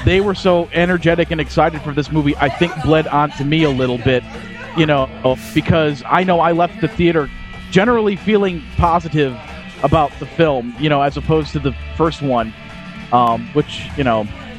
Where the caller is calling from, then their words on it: Kenosha, Wisconsin, United States; From Kenosha, Wisconsin.